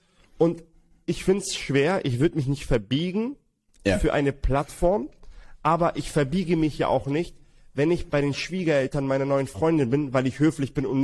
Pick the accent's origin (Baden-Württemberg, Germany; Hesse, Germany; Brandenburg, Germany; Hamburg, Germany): Hamburg, Germany; wir kommen beide aus Hamburg